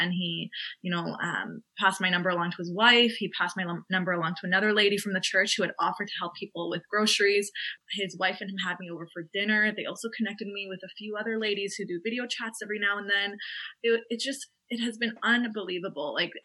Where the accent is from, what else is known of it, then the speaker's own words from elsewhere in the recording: Canada; now in Limerick, Ireland; I'm a Canadian medical student who's studying in Ireland. I've been studying at the University of Limerick for the past 4 years.